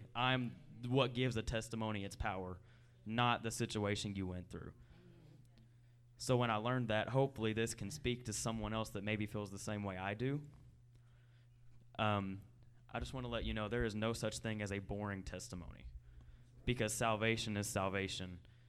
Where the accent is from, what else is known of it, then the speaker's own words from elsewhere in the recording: United States; I'm from Anderson County.